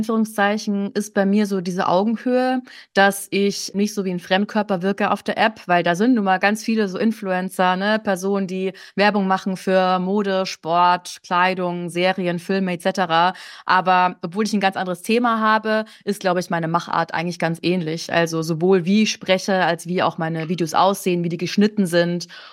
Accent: Mühldorf, Bavaria, Germany; Also bei mir war das ja Mühldorf am Inn.

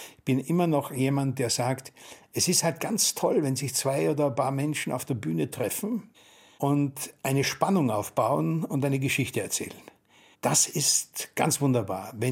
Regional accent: Austria; Wenn Sie sagen, dass das österreichische Klischee darin besteht, dass wir alle Nazis sind.

